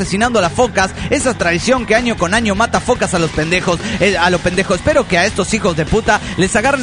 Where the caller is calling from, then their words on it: León, Guanajuato, Mexico; de León, México.